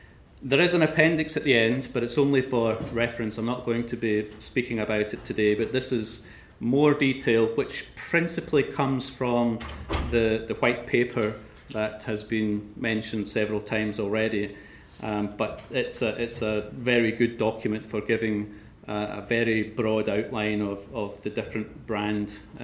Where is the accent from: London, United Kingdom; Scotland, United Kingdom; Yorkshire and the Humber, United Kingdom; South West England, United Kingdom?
Scotland, United Kingdom; most of you would probably figure out that I come from Scotland.